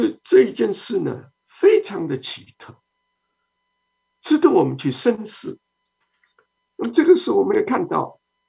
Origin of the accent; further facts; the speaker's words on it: China; 我们中国人大多数说嘛，半夜三更的嘛